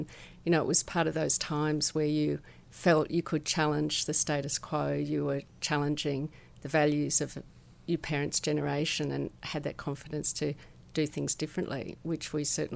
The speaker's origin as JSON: {"language": "English", "town": "Brisbane", "region": "Queensland", "country": "Australia", "also_born_or_lived": "Sydney, Australia", "said": "I came from Brisbane, actually"}